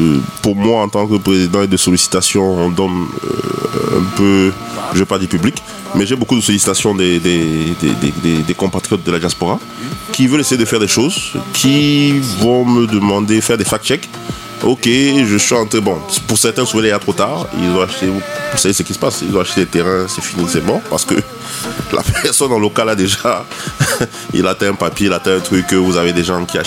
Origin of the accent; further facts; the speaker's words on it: Cameroon; Parce que si nous sommes Camerounais, nous sommes les premiers Made in Cameroun.